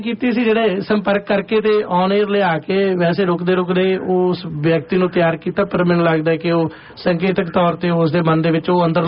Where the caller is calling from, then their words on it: Canada; ਹਾਂਜੀ, ਅਸੀਂ ਕੈਨੇਡਾ ਤੋਂ ਬੋਲ ਰਹੇ ਹਾਂ ਜੀ